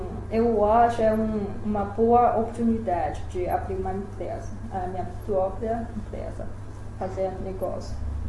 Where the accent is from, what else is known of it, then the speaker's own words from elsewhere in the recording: Beijing, China; Portuguese is a second language; eu sou de Pequim. a minha família tá me chamando para voltar. Aí, depois que eu voltei para Pequim